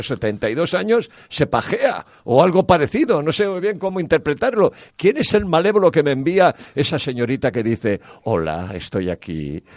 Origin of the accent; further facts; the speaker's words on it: Spain; como todo español que se precie